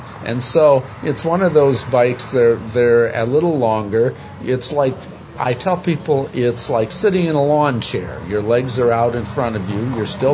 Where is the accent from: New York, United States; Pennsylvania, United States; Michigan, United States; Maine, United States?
Michigan, United States; also born or lived in Detroit; I grew up in Michigan. I was born in Detroit, grew up in a little town of 1,500 people, okay. About 110 miles west of Detroit, went to school in Michigan